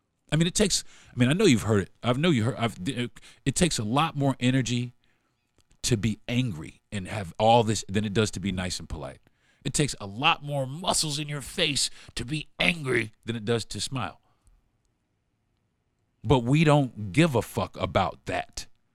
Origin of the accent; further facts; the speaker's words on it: United States; I mean, I'm American. I mean, You know, as unfortunate as the Atlantic slave trade was, I was born in America.